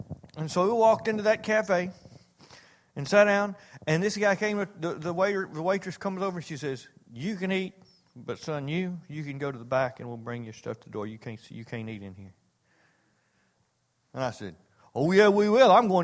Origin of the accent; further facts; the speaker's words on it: Castor, Louisiana, United States; I was raised in Castor, Louisiana, and I had no idea what prejudice was, what racism was.